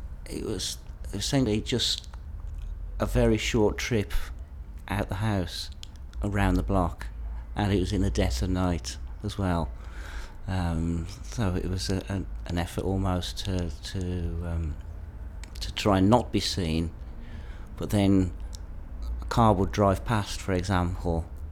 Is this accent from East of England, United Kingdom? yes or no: no; Birmingham, West Midlands, United Kingdom; now in London, United Kingdom; I was brought up in Birmingham, did engineering